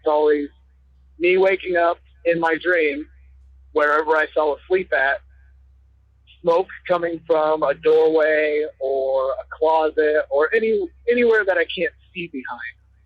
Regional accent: Iowa, United States; I'm from Iowa.

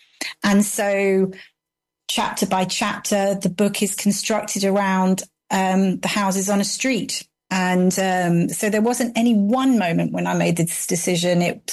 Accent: Teddington, London, United Kingdom; So my home suburb, my hometown was Teddington.

